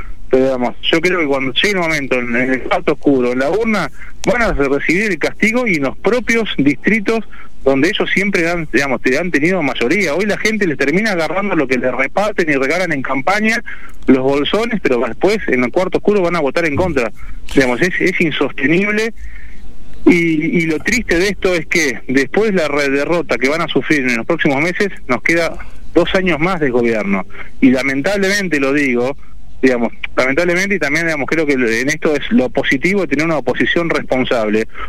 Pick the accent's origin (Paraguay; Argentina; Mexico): Argentina; Ascensión, Buenos Aires Province; yo soy de Ascensión, un pueblo chiquito de 5.000 habitantes al noroeste de la provincia de Buenos Aires, partido de Arenales. Para los que no se ubican, digamos, es, estoy de la ciudad de Junín a 50 kilómetros.